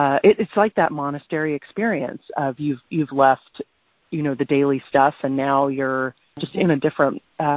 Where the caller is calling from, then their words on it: Seattle, Washington, United States; I'm normally calling from Seattle, but I'm now calling from New Zealand.